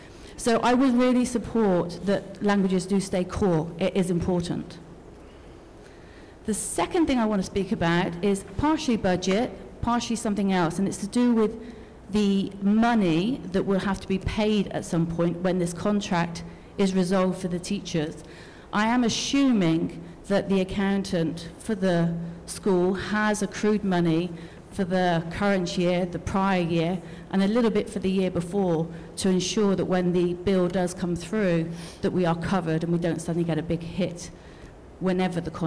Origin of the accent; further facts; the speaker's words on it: United Kingdom; moved away as an adult; I'm actually British, as you can tell by my accent.